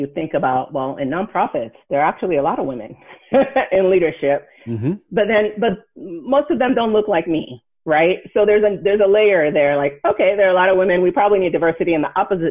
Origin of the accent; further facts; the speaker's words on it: United States; born there; So being Nigerian American, I was born in the United States, but the rest of my family was not.